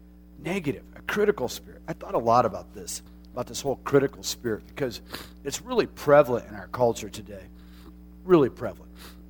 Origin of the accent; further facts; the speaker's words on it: Arizona, United States; And no matter where you are, I grew up in Arizona. It's okay. It's hot in the summertime in Arizona, 110 degrees.